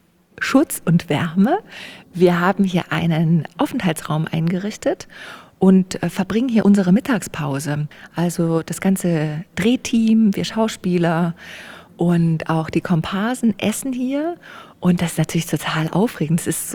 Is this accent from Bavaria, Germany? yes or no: no; Saxony, Germany; Und das ist einfach so eine tolle Werbung für die Region, für meine Heimat.